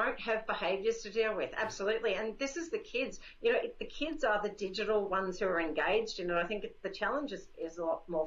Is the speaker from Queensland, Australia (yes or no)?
no; Melbourne, Victoria, Australia; I haven't done one in Melbourne, my hometown, yet